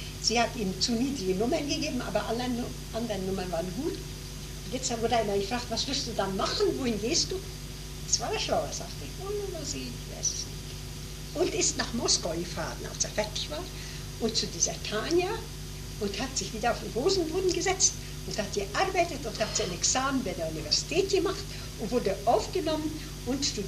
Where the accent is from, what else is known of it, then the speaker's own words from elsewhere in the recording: Tallinn, Harju County, Estonia; Und jetzt in diesem Jahr bin ich wieder eingeladen in meine Heimat nach Reval, habe da auch sehr gute Freunde.